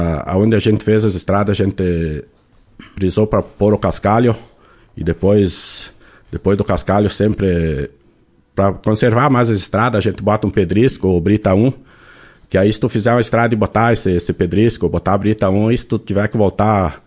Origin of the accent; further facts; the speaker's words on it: Maranhão, Brazil; Sou maranhense